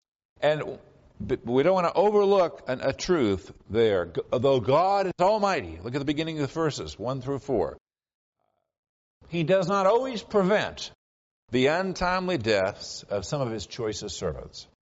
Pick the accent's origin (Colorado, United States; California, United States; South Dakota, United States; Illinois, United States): California, United States; Orinda; I grew up in Orinda, not terribly far from here, and spent most of my life, and I hadn't even been to this church until 14 years ago.